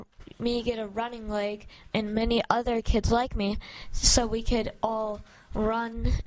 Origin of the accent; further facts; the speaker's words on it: Seward, Alaska, United States; from Seward, Alaska.